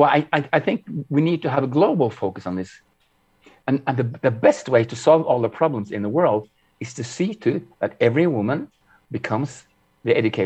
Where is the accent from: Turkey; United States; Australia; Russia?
Turkey; And just to learn that and growing up in Turkey